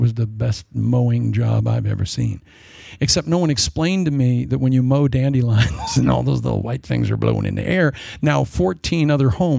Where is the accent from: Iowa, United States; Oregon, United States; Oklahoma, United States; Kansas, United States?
Iowa, United States; Des Moines; I was raised in Des Moines, Iowa.